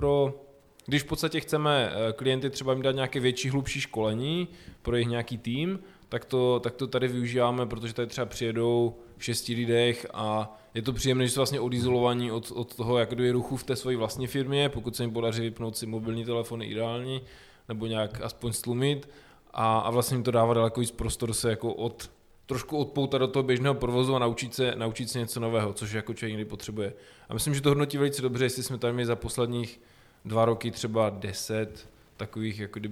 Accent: Kopřivnice, Moravian-Silesian Region, Czechia; now in Veselá, Czechia; nejsem narozený ve Veselé, já jsem původem z Kopřivnice, stejně v podstatě jako my dva společníci, takže jsme z města automobilu, ale koupili jsme tady v roce 2000 pozemky, poměrně jako pěkné a líbilo se nám tady a v podstatě přestěhovali jsme sem

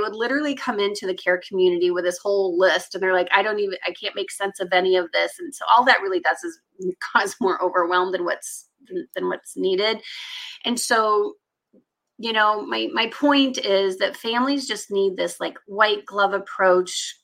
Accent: Iowa, United States; So I'm actually from Iowa, and so I'm 52

